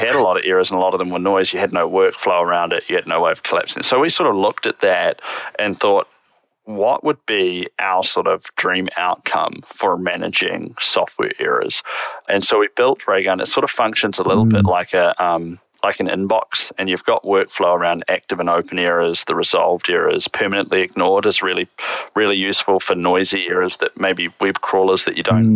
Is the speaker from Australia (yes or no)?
no; Wellington, New Zealand; I'm from Wellington, New Zealand.